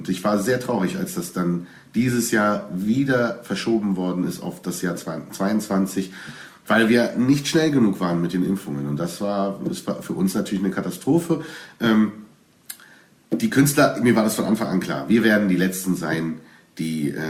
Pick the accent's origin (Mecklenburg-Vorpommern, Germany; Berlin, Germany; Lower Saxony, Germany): Berlin, Germany; natürlich ich als Berliner habe da natürlich einen besonderen Bezug dazu